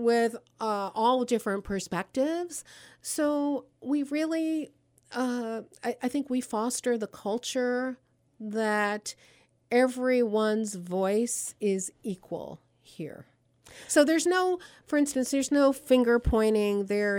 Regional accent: New Jersey, United States; I'm originally from New Jersey. And in my home state

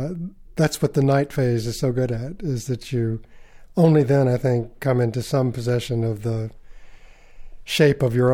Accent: Memphis, Tennessee, United States; I grew up in Tennessee, in Memphis, where there was very little intellectual stimuli.

